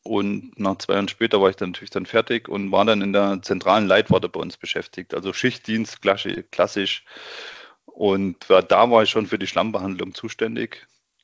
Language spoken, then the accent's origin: German; Thuringia, Germany; now in Munich, Germany; Eigentlich komme ich ja aus Thüringen, wie man auch hört. Genau, aus einem kleinen Dorf in der Nähe von Weimar.